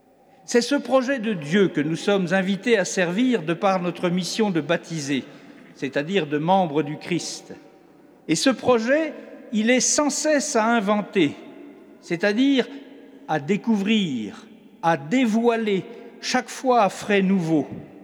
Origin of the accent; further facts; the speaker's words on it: Cameroon; les horreurs que nous traversons chez nous au Nord Cameroun